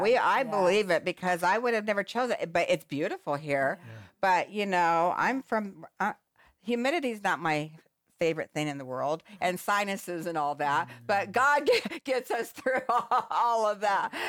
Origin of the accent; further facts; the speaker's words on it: Phoenix, Arizona, United States; I'm born and raised in Phoenix, Arizona. A lot of great people have come out of Phoenix, if I don't say so myself.